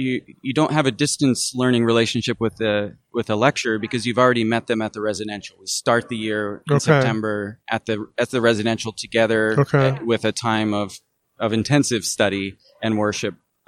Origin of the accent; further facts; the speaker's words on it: United States; Well, as you can tell from my accent, I'm American, so I hesitate to make too many broad pronouncements about the state of faith in the UK.